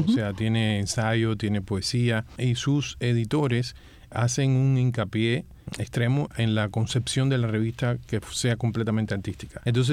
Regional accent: Cuba; now in France; mi niñez y mi adolescencia. Pues fue muy rica en cuanto a todo lo que pude almacenar como experiencia cubana, ¿no?

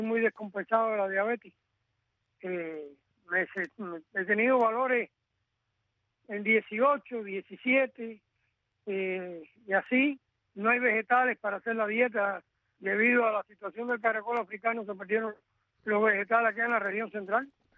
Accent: Cuba; donde todos los cubanos tengamos los mismos derechos

